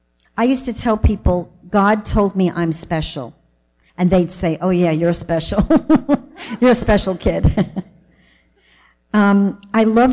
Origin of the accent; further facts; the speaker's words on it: Bronx, New York, United States; accent: New York; So as Pat said, my story began in the Bronx, New York. Excuse my New York accent.